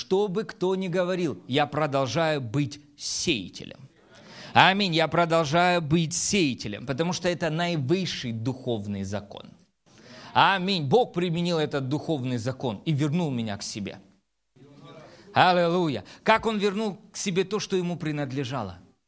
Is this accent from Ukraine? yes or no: yes; Donetsk Oblast, Ukraine; я сам тоже из Донецкой области.